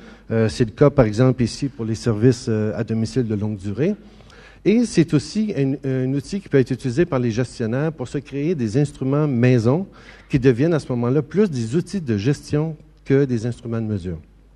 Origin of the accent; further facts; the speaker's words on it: Quebec, Canada; Je ne sais pas comment c'est ici, mais chez nous au Québec